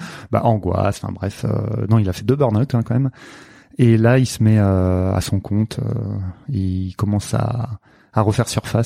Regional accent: Nantes, Pays de la Loire, France; born there; Alors, je suis né à Nantes.

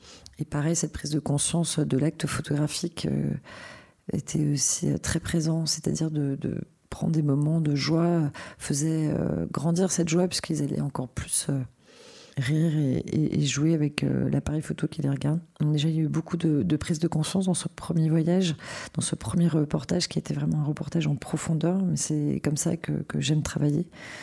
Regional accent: Paris, Île-de-France, France; born there; je suis née à Paris en 1975

